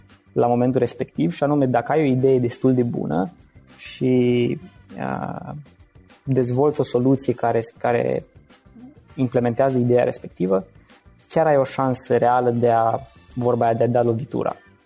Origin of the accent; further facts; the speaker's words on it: Suceava, Suceava County, Romania; moved away as an adult; now in Cluj-Napoca, Romania; De origine sunt din Suceava. Am venit în Cluj acum aproximativ 6 ani odată cu înscrierea la facultate